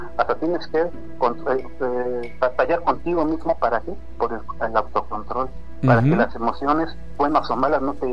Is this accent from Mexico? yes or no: yes; Guadalajara, Jalisco, Mexico; Como dicen allá en mi pueblo, yo soy originario de Guadalajara.